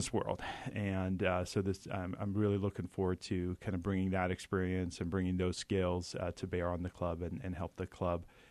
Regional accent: Garmisch, Bavaria, Germany; now in United States; I grew up in Germany. My dad was a U.S. Army officer, and we were stationed in Garmisch, Germany.

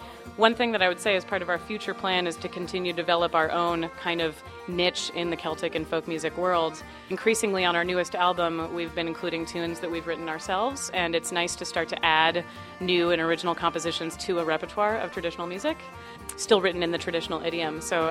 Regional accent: Seattle, Washington, United States; I grew up in Seattle, and my grandmother on my father's side is Scottish. She was born in Scotland, and she introduced me early to Scottish folk music that she would sing around the house.

